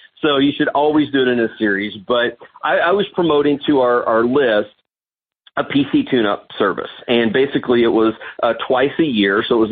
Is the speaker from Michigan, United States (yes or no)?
no; Indiana, United States; because I'm from Southwest Indiana, a very small community. Our county size is only about 30,000 people.